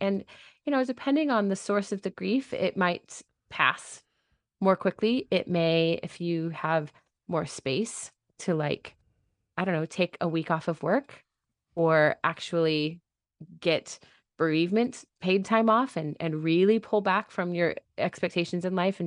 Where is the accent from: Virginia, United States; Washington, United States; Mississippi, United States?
Washington, United States; Lake Stevens; So I grew up in Lake Stevens.